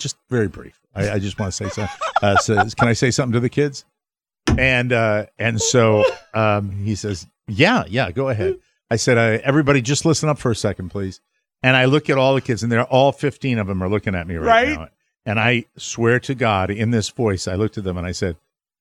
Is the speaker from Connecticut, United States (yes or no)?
yes; Connecticut, United States; tell him that where I was from in Connecticut, we'd go to the beach in Rhode Island.